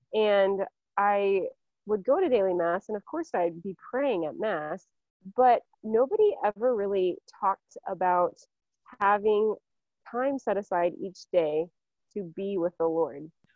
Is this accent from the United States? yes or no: yes; Nebraska, United States; So anyways, I am originally from Nebraska, and I joined a community after I went to college at Benedictine